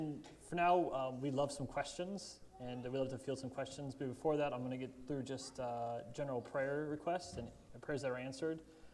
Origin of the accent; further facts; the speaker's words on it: United States; now in France; which was very hard for me as an American growing up in the university system here.